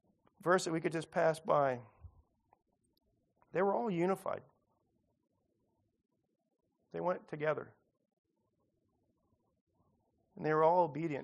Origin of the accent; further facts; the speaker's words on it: Los Angeles, California, United States; but growing up in Los Angeles, this was actually in place.